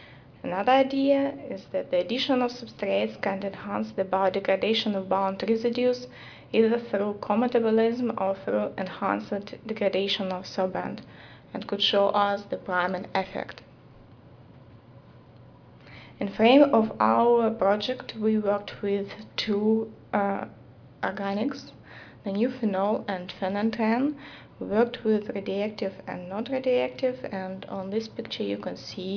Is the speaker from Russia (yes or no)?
yes; Russia; English is a second language; now in Germany; I'm originally from Russia, and now I'm working in Germany